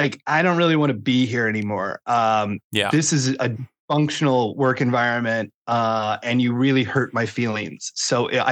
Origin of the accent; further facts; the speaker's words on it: Iowa, United States; I grew up in Iowa.